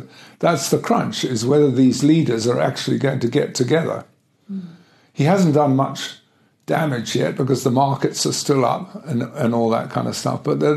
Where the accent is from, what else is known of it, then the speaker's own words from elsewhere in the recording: South Africa; well, maybe it's because I'm South African that they invited me to do this presentation for them.